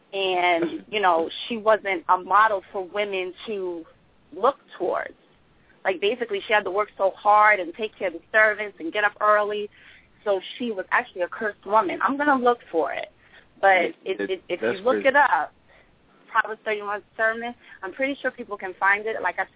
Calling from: New York, United States; I'm from New York, Long Island.

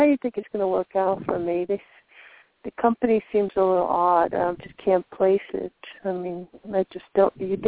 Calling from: Florida, United States; from Florida.

